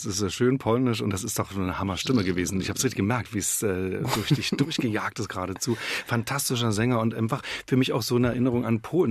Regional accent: Berlin, Germany; Friedrichshain ist ja mein Heimatbezirk. Ich bin da geboren, dann aber aufgewachsen in Prenzlauer Berg und wir wohnen am Boxhagener Platz.

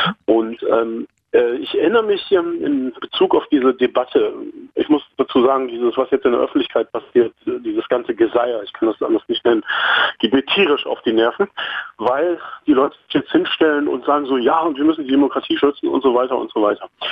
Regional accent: Germany; born there; Ich habe eine palästinensische Herkunft und ich kenne die Verhältnisse da vor Ort und ich bin halt in Deutschland geboren, an der Nordseeküste.

